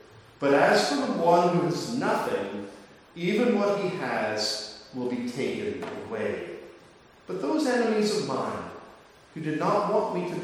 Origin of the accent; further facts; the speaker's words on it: St Andrews, Scotland, United Kingdom; You can tell I'm from St. Andrews.